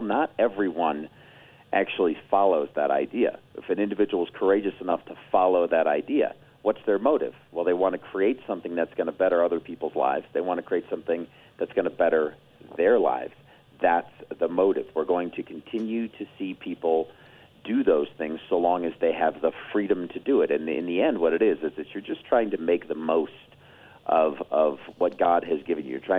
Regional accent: Chicago, Illinois, United States; I was born and raised in Chicago. All right, in Chicago area, I should say.

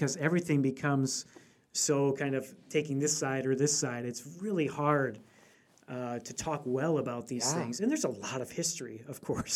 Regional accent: United States; it's not something I've experienced as an American.

